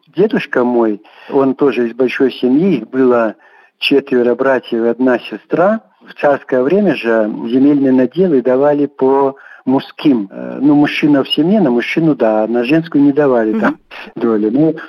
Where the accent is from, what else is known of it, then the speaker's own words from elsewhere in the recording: Kozulichi, Mogilev Region, Belarus; Да, я родился в Беларуси, в деревне Козулич Кировского района Могилевской области. Это недалеко от города Бобруйская деревушка расположена наша. В семье колхозника, как и раньше писали и говорили.